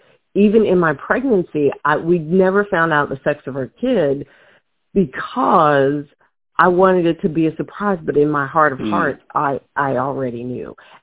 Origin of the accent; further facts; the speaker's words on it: Charleston, South Carolina, United States; because we're Southerners from Charleston